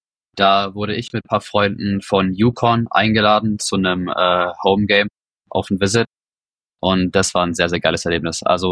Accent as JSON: {"language": "German", "region": "Bavaria", "country": "Germany", "said": "Ich komme aus Deutschland, aus einer kleinen Stadt, ne Erlangen oder Nürnberg."}